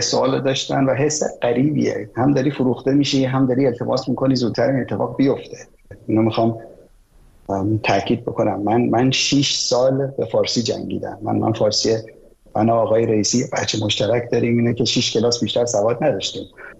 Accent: Iran; من از سن تو بیشتر وقت توی ایران بودم، همینجا زاده شدم، هم تعداد سالهایی که توی ایران زندگی کردم از سالهای عمر تو بیشتره.

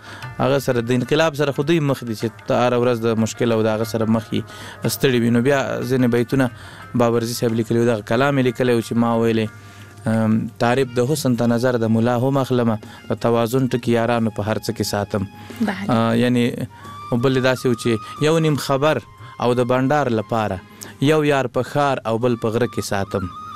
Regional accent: Laghman, Afghanistan; also born or lived in Kunduz; زموږ اصلا د لغمان ولایت یو بیا تلی کندوز ته د ناقلونو په دوره کې

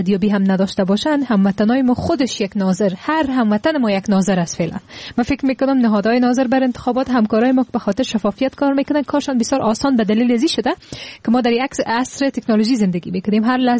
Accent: Afghanistan

